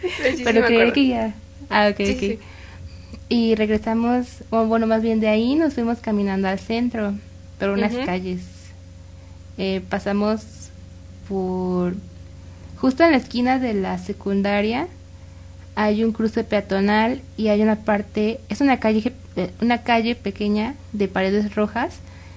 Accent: Morelos, Mexico; Nosotras somos de Morelos.

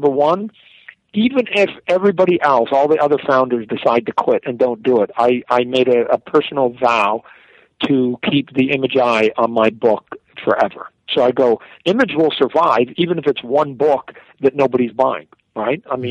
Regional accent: Canada; Well, I'm Canadian.

